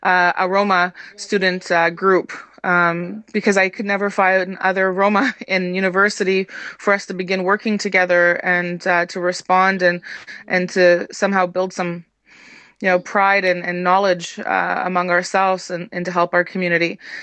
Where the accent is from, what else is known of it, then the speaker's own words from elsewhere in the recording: Canada; born there; Being Canadian born, there's just this vast, vast difference of experience.